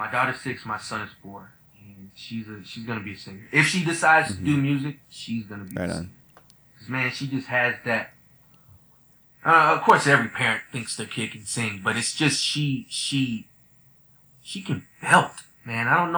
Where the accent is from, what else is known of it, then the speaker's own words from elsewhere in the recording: Austin, Texas, United States; I grew up in Austin.